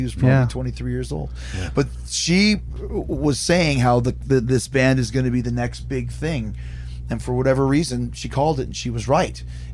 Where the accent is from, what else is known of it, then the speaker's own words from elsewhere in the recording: Canada; We're so Canadian, right, here.